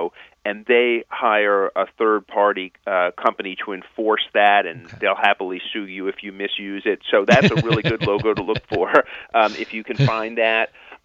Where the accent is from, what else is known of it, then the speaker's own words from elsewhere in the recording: New York, United States; I grew up in New York, you know, bagels and lox, very important part of the weekend.